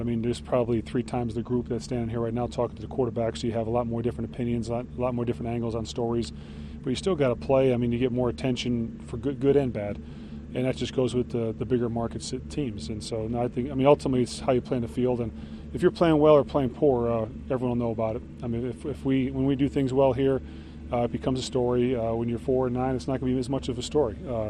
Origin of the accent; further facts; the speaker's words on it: East Coast, United States; You know, I'm from the East Coast, so I've seen it all the time on all sports, not just football.